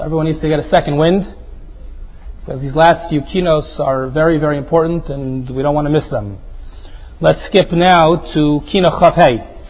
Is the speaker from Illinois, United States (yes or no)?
no; Cincinnati, Ohio, United States; I grew up in Cincinnati, Ohio, with my grandparents.